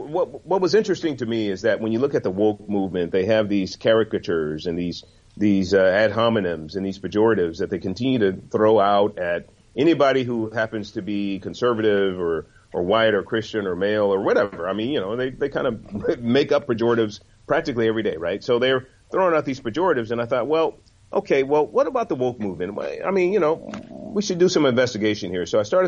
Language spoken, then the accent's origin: English; San Francisco, California, United States; I grew up in San Francisco, basic urbanite, and did all the basic boys in the hood kind of stuff because that was kind of my upbringing.